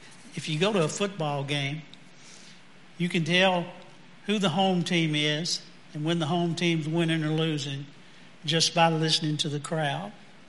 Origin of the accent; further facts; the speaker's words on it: Louisiana, United States; I'm from South Louisiana, by the way. I don't talk backwards.